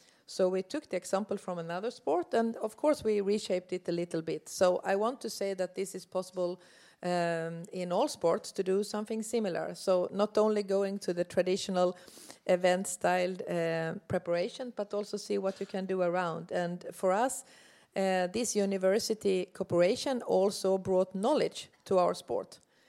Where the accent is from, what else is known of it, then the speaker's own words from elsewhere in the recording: Sweden; in my home country, Sweden, was that we started before the World Championships creating a network with the university